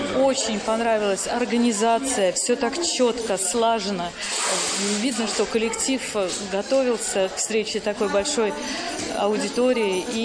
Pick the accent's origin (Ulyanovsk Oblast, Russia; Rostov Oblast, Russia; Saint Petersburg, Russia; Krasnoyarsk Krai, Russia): Ulyanovsk Oblast, Russia; Ulyanovsk; я из Ульяновска.